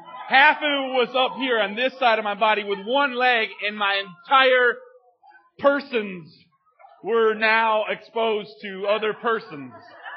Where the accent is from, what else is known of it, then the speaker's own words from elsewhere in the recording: United States; I am proud to say that I am from the United States of America. I make no apologies about that at all.